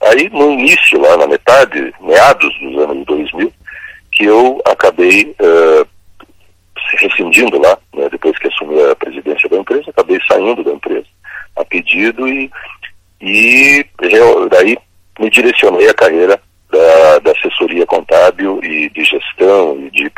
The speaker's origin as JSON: {"language": "Portuguese", "town": "Paranaguá", "region": "Paraná", "country": "Brazil", "tie": "born or raised there", "said": "eu lembrei da minha infância, lembrei da minha adolescência em Paranaguá"}